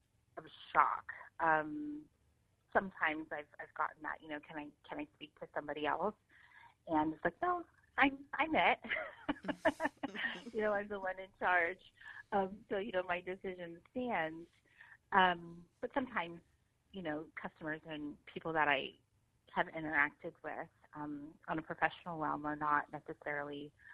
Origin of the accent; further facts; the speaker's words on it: Alaska, United States; And growing up in Alaska, I didn't really think much of it or even really considered the community that I lived in could potentially be racist